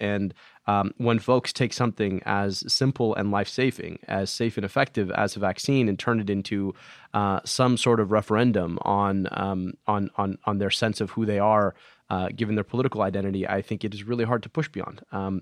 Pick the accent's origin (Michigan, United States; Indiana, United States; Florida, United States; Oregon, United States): Michigan, United States; most recently in my home state of Michigan.